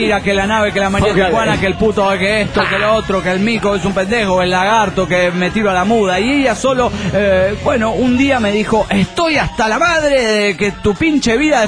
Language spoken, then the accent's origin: Spanish; Cochabamba, Bolivia; de Cochabamba, Bolivia.